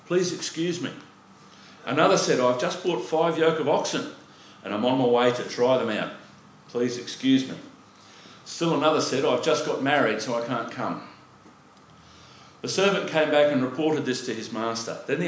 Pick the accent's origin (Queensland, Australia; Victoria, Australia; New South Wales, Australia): Queensland, Australia; Brisbane; Okay, now I grew up in Brisbane. Yay. For years and years and years and years and years, near the valley, which is the central business district of Brisbane